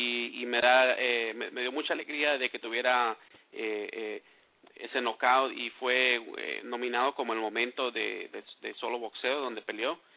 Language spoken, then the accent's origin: Spanish; Colombia; como decimos en Colombia